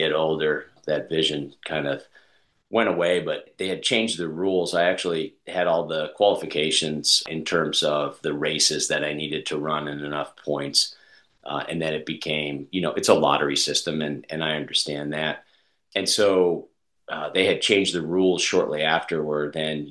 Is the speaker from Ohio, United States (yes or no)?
no; Colorado, United States; As funny as it is, too, I grew up in Colorado.